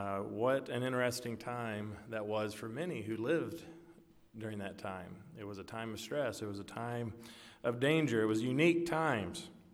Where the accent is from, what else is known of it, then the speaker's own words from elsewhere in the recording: Lexington, Kentucky, United States; born there; But that's actually my birthday, July 22nd, 1980. I was born in Lexington, Kentucky.